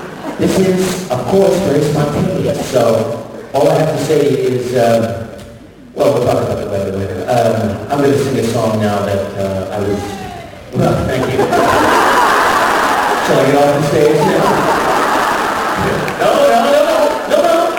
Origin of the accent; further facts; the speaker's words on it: United States; Sorry, darling, I'm from America.